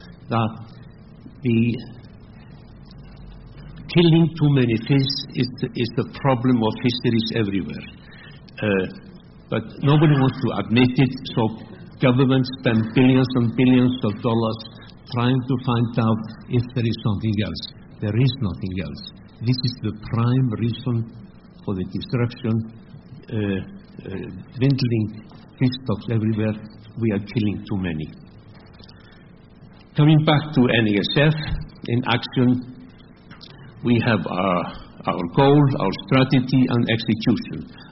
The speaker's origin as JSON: {"language": "English", "country": "Iceland", "said": "I come from Iceland, which is a fishy nation"}